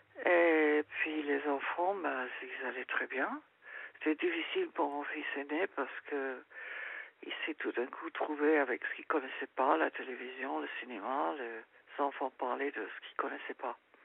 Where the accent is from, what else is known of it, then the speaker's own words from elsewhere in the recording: England, United Kingdom; now in France; je suis anglaise, on s'est rencontrés à Londres.